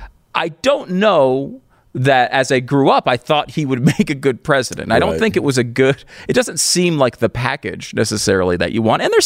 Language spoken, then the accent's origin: English; Connecticut, United States; also born or lived in New York; I was born in New York. Mm-hmm. I grew up in Connecticut.